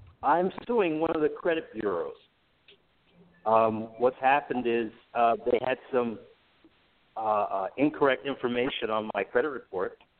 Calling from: Milwaukee, Wisconsin, United States; I'm calling from Milwaukee.

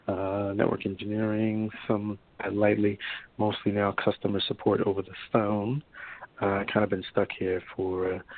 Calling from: New York, United States; Oh, I'm calling from New York.

